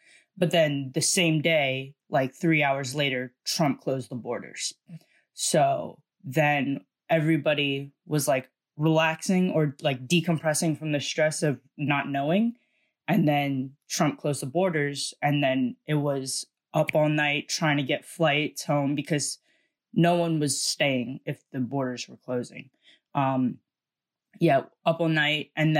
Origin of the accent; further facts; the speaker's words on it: Virginia, United States; and I'm from Virginia.